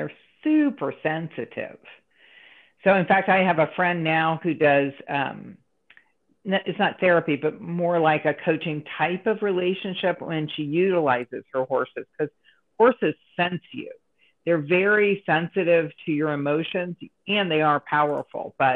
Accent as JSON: {"language": "English", "town": "Dayton", "region": "Ohio", "country": "United States", "tie": "born or raised there", "moved": "yes", "said": "Dayton, Ohio."}